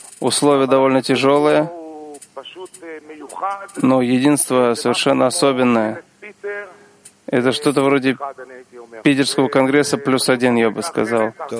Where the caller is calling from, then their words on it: Eilat, Southern District, Israel; Мы говорим из Эйлата.